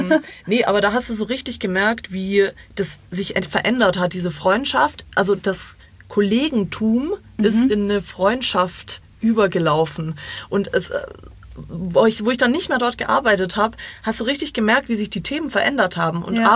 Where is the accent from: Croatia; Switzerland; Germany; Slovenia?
Croatia; German is a second language; Ich bin Kroatin, ich weiß nicht, wie man Deutsch spricht.